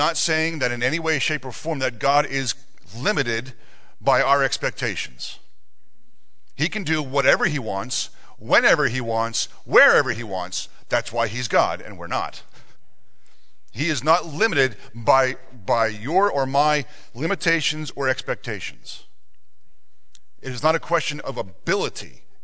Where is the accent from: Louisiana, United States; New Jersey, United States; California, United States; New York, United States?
New Jersey, United States; I'm from Jersey.